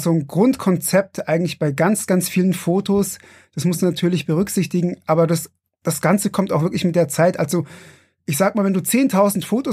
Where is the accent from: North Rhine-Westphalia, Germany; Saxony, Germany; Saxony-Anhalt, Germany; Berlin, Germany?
Berlin, Germany; Ich komme ursprünglich aus Berlin